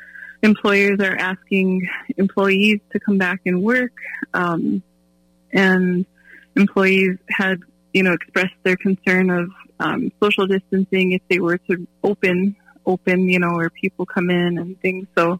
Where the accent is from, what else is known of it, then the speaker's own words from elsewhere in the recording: Mandaree, North Dakota, United States; now in Fargo, United States; here in South Fargo with my family, and there's six of us here within our household, but I'm originally from Mandaree, and that's on the western side of the state.